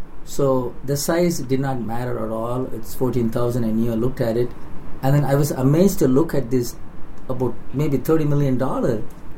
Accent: Nagercoil, Tamil Nadu, India; born there; I was born in Nagercoil, which is a small town on the tip of southern part of India.

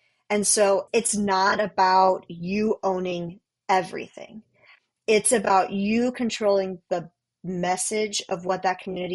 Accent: Florida, United States; I'm from Florida

